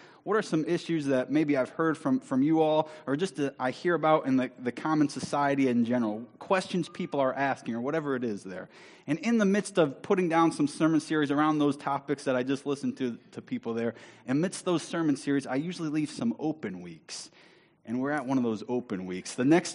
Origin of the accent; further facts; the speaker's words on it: Wellington, Ohio, United States; I'm from Lorain County. We grew up in a fair town. Lorain County, Wellington itself, is the house seat of the Lorain County Fair. Second largest fair in Ohio, I might add, huh? I grew up in Lorain County